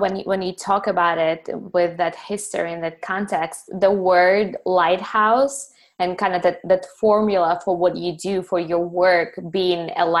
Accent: Ukraine; And she's a really good cook, but we're both from Ukraine.

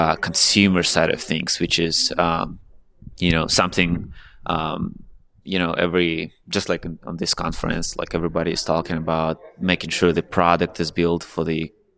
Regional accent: Omsk, Omsk Oblast, Russia; I'm born and raised in Russia.

